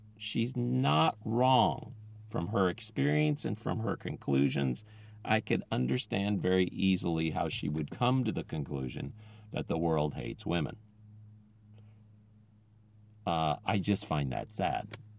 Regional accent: Midwest, United States; now in New York City, United States; not growing up in New York City, growing up in a smaller town in the Midwest

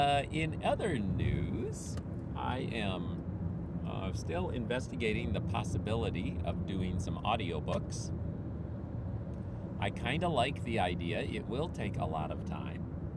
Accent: Philippines; moved away; And I grew up in the Philippines, so even the dirt is clean to me here.

